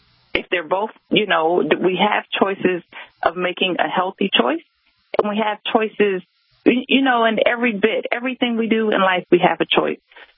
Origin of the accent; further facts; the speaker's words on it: the South, United States; because I am from the South. And even though I grew up eating relatively healthy, I'm still from the South.